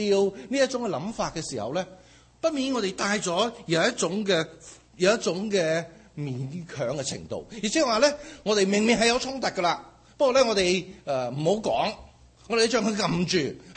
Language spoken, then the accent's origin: Cantonese; China; 我发觉我哋中国人咧好多时咧。